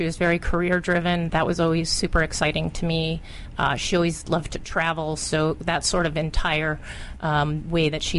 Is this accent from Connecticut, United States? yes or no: yes; Connecticut, United States; Connecticut.